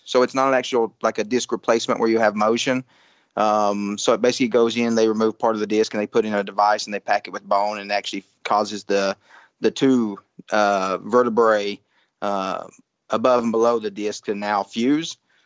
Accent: Kentucky, United States; Yeah, I'm actually from Kentucky. I'm from the Southeast United States

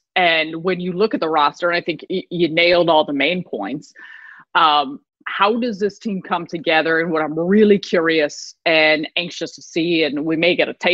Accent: Chicago, Illinois, United States; I have great pride for where I came from and the places that I played in my high school and growing up in Chicago and playing at DePaul.

